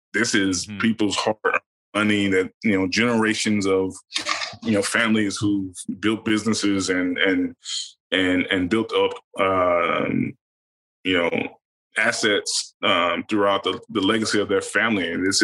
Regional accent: Kelsen, Alabama, United States; me growing up in Kelsen, Alabama, no one would believe that I had the opportunity to do what I've done

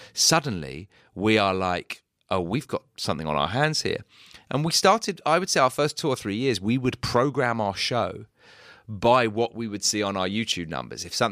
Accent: United Kingdom; We're very British.

